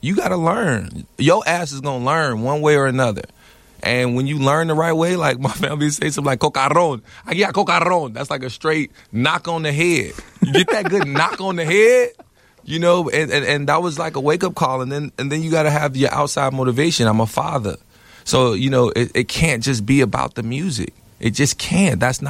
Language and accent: English; Broadview, Illinois, United States; also born or lived in Maywood; I represent Chicago, and I'm not even all the way from Chicago like that. So, like, I'm from Broadview, Maywood.